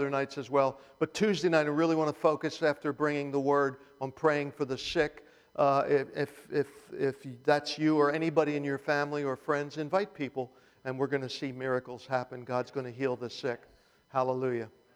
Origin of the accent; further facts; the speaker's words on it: Philadelphia, Pennsylvania, United States; I'm Irish. I grew up in a Jewish home, but in an Italian neighborhood in Philadelphia, we used to dip our calzone in chicken soup.